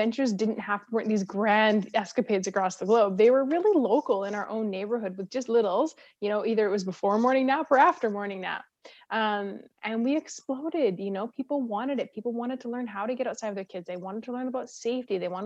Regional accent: Canada

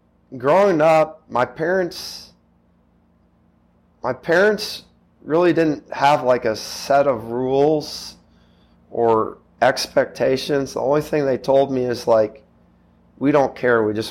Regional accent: Drexel, Missouri, United States; Growing up in Drexel, you know, playing Adrian, there's always that rivalry

